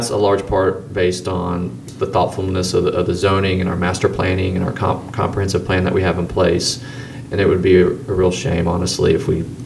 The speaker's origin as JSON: {"language": "English", "town": "Houston", "region": "Texas", "country": "United States", "tie": "born or raised there", "said": "I grew up in Houston, and Houston is kind of notorious for their bad zoning"}